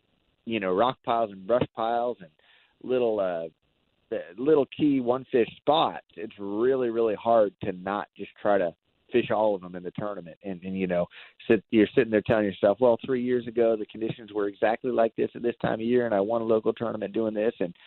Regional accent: Arizona, United States; I'm from Arizona, and in these situations, I'm not fishing Arizona techniques. I'm not doing anything I would have done in Arizona.

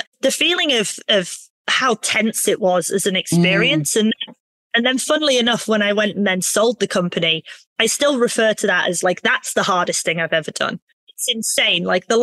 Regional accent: Darlington, North East England, United Kingdom; because I have friends in my hometown of Darlington

